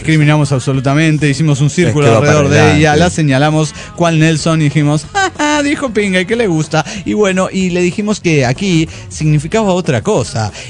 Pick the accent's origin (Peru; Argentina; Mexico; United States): Peru; Huaraz, Ancash; Hola, ¿cómo están? … de Huaraz, Perú.